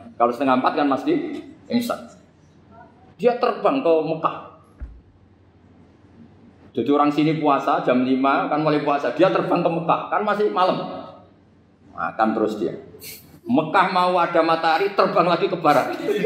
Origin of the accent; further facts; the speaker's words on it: Sleman, Special Region of Yogyakarta, Indonesia; saya orang Sleman, mau ke Jakarta